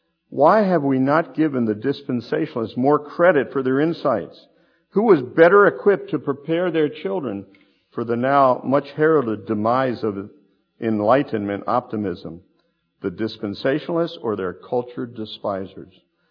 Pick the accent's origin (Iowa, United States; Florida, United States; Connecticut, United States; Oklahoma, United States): Connecticut, United States; West Hartford; I was a brand new believer. in Connecticut. My hometown was West Hartford.